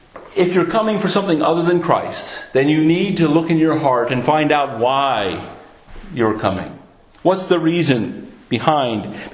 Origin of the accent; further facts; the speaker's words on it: United States; accent: American; Why do we put up with my strange American accent?